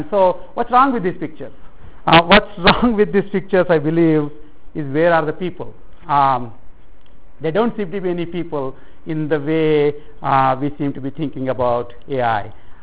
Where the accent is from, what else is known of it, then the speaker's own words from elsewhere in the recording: India; accent: southwestern; So although you probably can't tell from my accent, which is very southwestern, I'm actually from India.